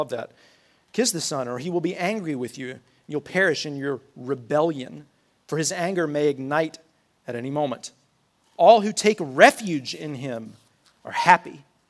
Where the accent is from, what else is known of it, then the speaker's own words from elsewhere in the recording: United States; I'm American. I love being an American.